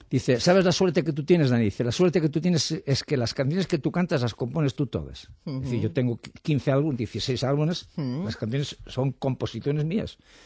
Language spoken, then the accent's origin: Spanish; Gijón, Asturias, Spain; cuando hablamos como hablamos en Gijón, ¿no?